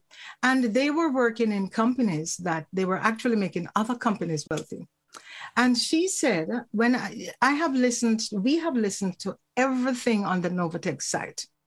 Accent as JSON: {"language": "English", "country": "Jamaica", "lives_now": "Toronto, Canada", "said": "I always like to say I'm from Jamaica."}